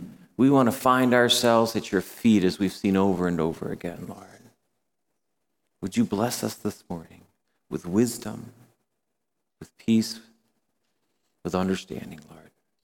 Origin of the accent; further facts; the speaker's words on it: New York, United States; When I was a kid, I grew up in New York State.